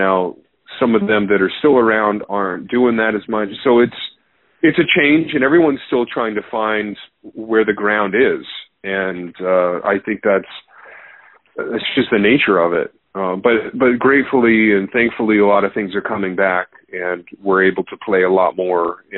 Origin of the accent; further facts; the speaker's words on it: Reno, Nevada, United States; and it was in Reno, which is my hometown.